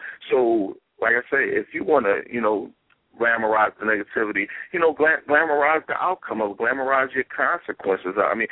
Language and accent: English; Philadelphia, Pennsylvania, United States; I mean, I come from the hood. Like, I'm born and bred in North Philly, and I've seen a lot